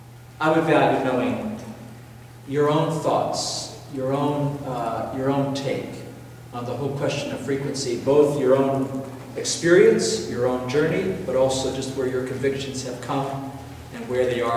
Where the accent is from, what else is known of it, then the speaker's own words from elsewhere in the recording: Vancouver, British Columbia, Canada; now in New York, United States; And maybe I come from Vancouver, which is about as spiritually empty and vacuous as you can get.